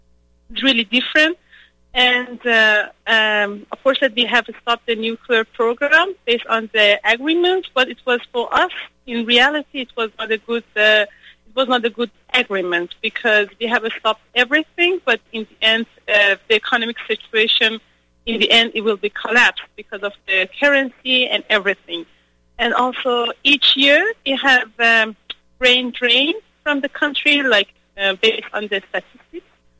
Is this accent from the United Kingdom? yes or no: no; Iran; moved away as an adult; now in Germany; I live in Germany for 3 years, but originally I'm from Iran.